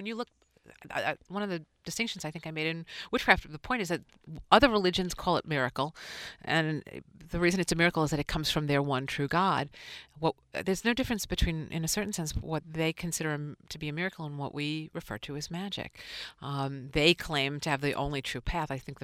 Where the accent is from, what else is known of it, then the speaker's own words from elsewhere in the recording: New York, United States; I'm a New Yorker, you know. I was, you know, in New York when September 11th happened.